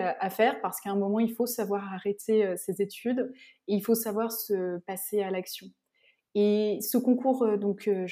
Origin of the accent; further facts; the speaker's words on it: Montpellier, Occitanie, France; Donc je viens de Montpellier, dans le sud de la France, et c'est là où j'ai fait toutes mes études jusqu'au... jusqu'à la fin du lycée.